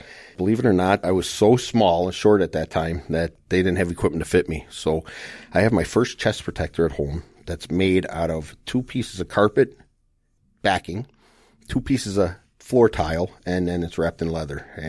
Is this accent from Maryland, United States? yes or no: no; Crestwood, Illinois, United States; also born or lived in Oak Lawn; It was a suburb of Chicago, Illinois. I was born in Oak Lawn. And then my dad was part owner of a ice rink and a sporting goods store in Crestwood, Illinois. So I grew up around ice.